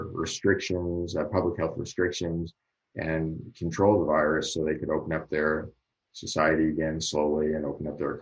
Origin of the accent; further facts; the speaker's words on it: California, United States; moved away; I live in Texas. I'm from California, so I can kind of give you an idea of what the difference is